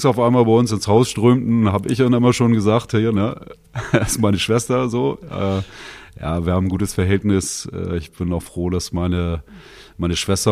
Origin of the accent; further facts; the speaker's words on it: Mölln, Schleswig-Holstein, Germany; bin ich gebürtiger Schleswig-Holsteiner, bin 19 Jahre lang in Mölln groß geworden